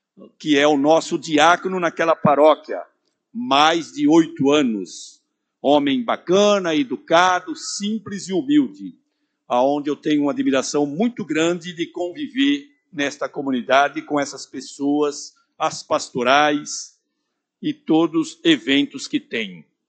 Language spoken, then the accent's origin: Portuguese; Osvaldo Cruz, São Paulo, Brazil; born there; now in Santa Bárbara d'Oeste, Brazil; ontem completou 47 anos de vida em Santa Bárbara do Oeste, onde eu completei, chegando da linda cidade onde nasci, Oswaldo Cruz.